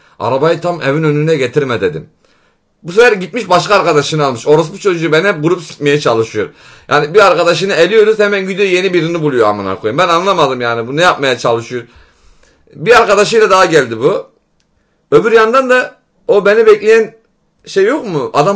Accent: Suruç, Şanlıurfa, Turkey; ben de Şanlıurfa Suruçluyum ha bu arada

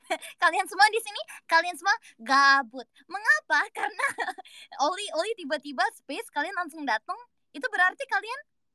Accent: Indonesia; English is a second language; I'm from Hawaii. I'm Indonesian. they're bound to be Indonesian tweets, man.

